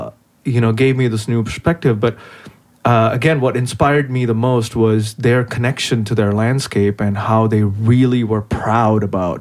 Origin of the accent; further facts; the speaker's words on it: India; I'm an Indian from India. That's how I introduce myself. And I've grown up in India